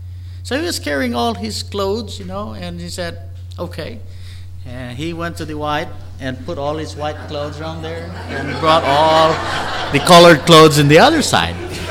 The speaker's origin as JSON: {"language": "English", "country": "Philippines", "said": "And I'm a Filipino from the Philippines."}